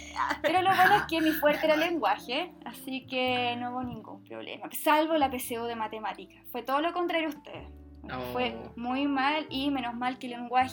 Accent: Maipú, Santiago Metropolitan Region, Chile; Yo fui nacida y criada en Maipú.

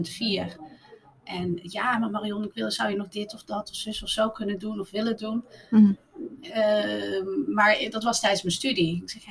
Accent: North Brabant, Netherlands; ik ben opgegroeid in Brabant op een boerderij ja, en de omgeving.

